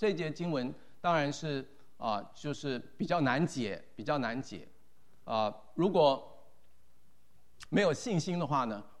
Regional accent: China; 让我们中国人认为说父母跟子女的关系永远是在高于夫妻的关系的

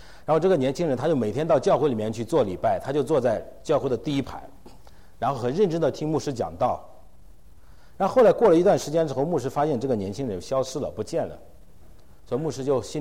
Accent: China; 我们中国也有一些话，比方说我们中国会，我们中国人会说

